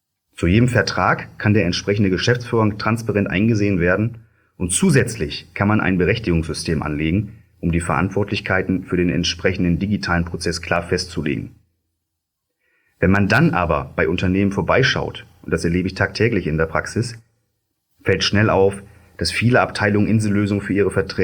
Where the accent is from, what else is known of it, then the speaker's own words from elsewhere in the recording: Hamburg, Germany; ich als waschechter Hamburger